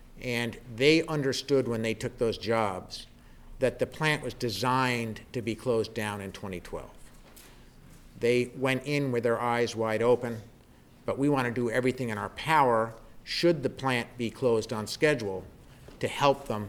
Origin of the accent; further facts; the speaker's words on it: Vermont, United States; You know, I'm from Windham County.